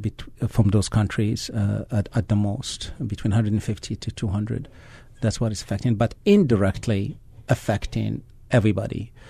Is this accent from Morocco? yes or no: yes; Morocco; I'm from Morocco, and we have no issues with Morocco and the United States for years.